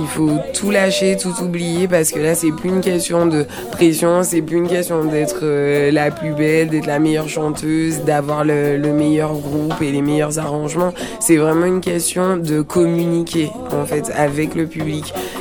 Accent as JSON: {"language": "French", "region": "Martinique", "country": "France", "lives_now": "Lille, France", "said": "je suis originaire de Martinique, mais j'habite à Lille."}